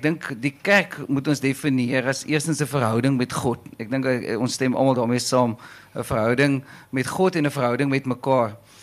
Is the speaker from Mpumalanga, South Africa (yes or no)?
no; Caledon, Western Cape, South Africa; Ek kom al van Caledon af, 'n lekker platlandse plek, en toe ek groot geword het, allemaal kerk toe gegaan.